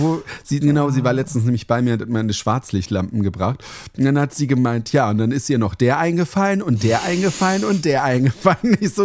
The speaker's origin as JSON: {"language": "German", "region": "Hesse", "country": "Germany", "said": "Bei uns in Hessen sagt man immer Karton"}